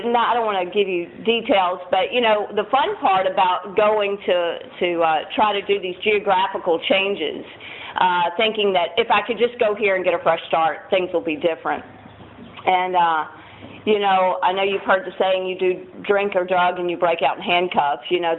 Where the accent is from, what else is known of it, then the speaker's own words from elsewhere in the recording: Louisiana, United States; I'm originally from Louisiana and born and raised with fire, hell, and brimstone. You know, both parents are full-time evangelists.